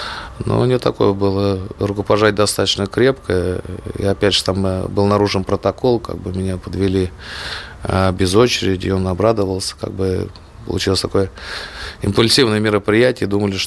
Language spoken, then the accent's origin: Russian; Moscow, Russia; Я москвич, и это мой город.